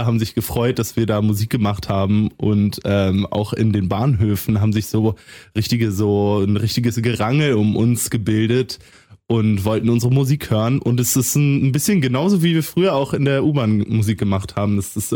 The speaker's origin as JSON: {"language": "German", "region": "Berlin", "country": "Germany", "said": "Ich komme aus Berlin"}